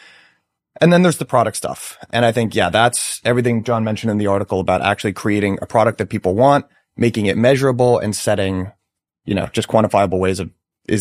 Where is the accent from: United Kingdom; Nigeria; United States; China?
United States; I love America. I grew up in America.